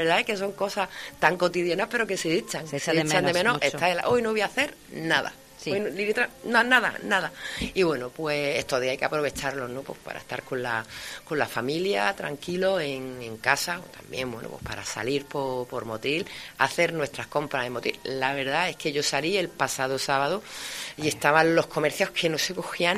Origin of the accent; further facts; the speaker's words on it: Motril, Andalusia, Spain; que somos de Motril